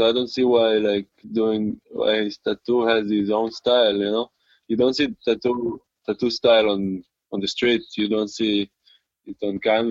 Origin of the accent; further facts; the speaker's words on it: Jerusalem, Jerusalem District, Israel; In Jerusalem.